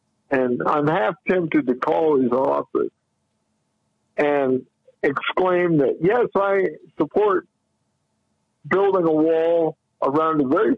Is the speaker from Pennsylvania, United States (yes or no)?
no; Indiana, United States; Since I'm from Indiana, that's an obvious reason right there.